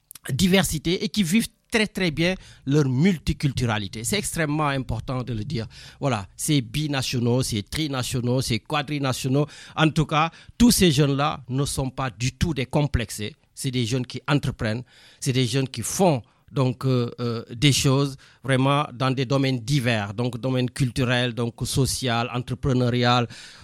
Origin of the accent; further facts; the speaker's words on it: Senegal; moved away as an adult; now in Marseille, France; moi j'ai grandi au Sénégal, je suis né au Sénégal, voilà, je suis venu ici après mes études supérieures et après je suis resté à Marseille, j'ai fondé ma famille à Marseille, je travaille à Marseille, je vis à Marseille